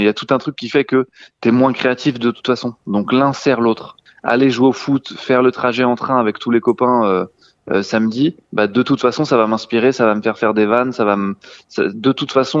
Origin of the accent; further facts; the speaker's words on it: Chaville, Île-de-France, France; j'ai grandi à Chaville, dans les Hauts-de-Seine, dans le 92.